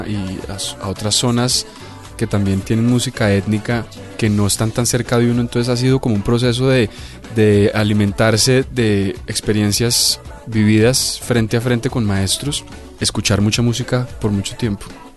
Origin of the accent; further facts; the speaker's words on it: Bogotá, Colombia; tuve que renunciar a muchas cosas como rolo.